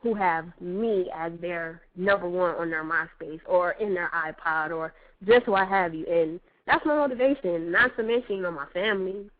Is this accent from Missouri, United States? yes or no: no; Las Vegas, Nevada, United States; also born or lived in Detroit, United States / New York, United States; Like, originally, I'm from Detroit. I grew up, for the most part, in Las Vegas, and, you know, I lived in New York.